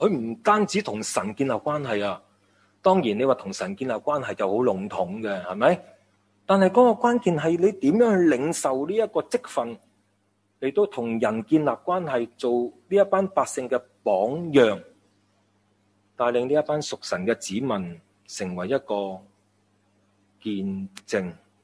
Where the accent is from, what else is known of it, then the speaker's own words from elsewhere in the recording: Hong Kong; 我哋香港人好实际